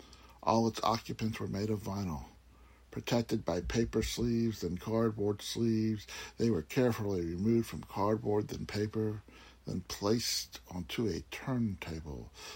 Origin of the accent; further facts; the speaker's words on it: Brunswick, Maine, United States; I'm from Brunswick, Maine.